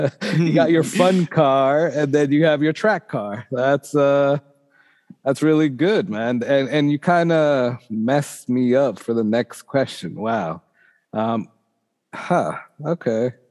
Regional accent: Boston, Massachusetts, United States; So I grew up in Boston, and back in Boston, everybody was, or at least that in my area, was all into the Hondas.

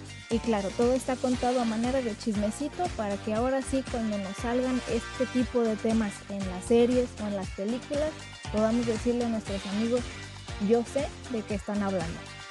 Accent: Mexico; Así siempre somos los mexicanos

